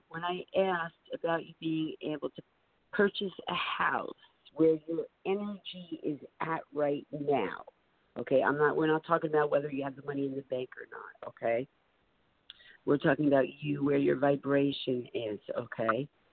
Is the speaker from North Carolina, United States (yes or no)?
no; New Jersey, United States; So I know western New Jersey. I grew up in New Jersey, so I know about it.